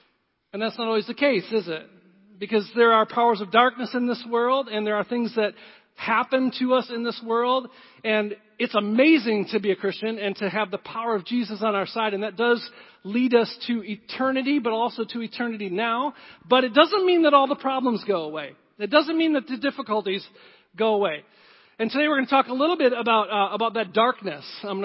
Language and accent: English; Zeeland, Michigan, United States; So I grew up in Zealand, and I had a great upbringing in Zealand